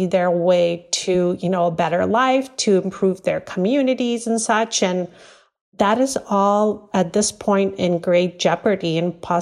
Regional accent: United States; because as an American, I'm very ashamed of what has happened to the Afghan people. But the fear, because my family escaped Afghanistan when the Russians invaded.

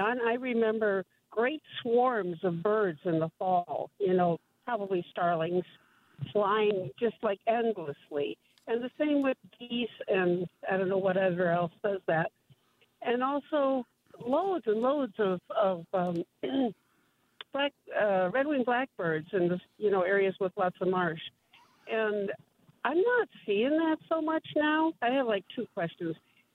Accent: Illinois, United States; So I moved here in July from Colorado. I grew up in Illinois.

